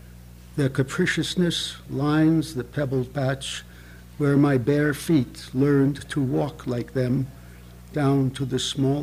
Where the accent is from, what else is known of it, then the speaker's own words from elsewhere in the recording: New York, United States; I was in New York this past weekend. I was brought up in New York.